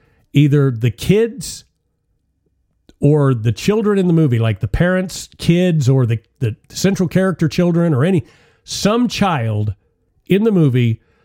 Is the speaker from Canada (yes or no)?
no; Bible Belt, United States; And it was especially a real thing, like I said, where I grew up in the Bible Belt.